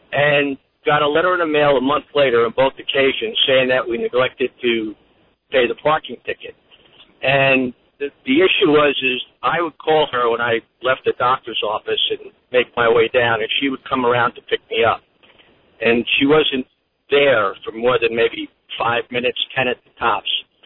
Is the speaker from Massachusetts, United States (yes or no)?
no; New Jersey, United States; We're from New Jersey.